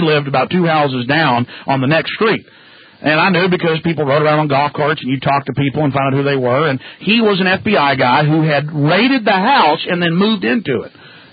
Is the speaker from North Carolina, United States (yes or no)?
no; Rockwall, Texas, United States; but I grew up in Rockwall, Texas, the richest county in Texas, also the smallest county in Texas.